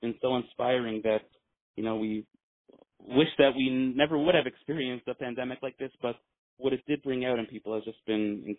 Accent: New York, United States; It's on Long Island, and I grew up on Long Island

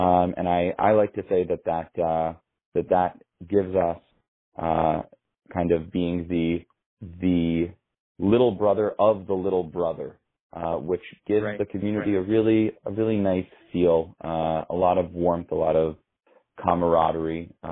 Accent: Teaneck, New Jersey, United States; also born or lived in Moscow, Russia; and I grew up in Teaneck, Bergenfield. But when I was in middle school, she was posted in the U.S. Embassy in Moscow, and so my sister and myself and my mother, we went to live in Russia.

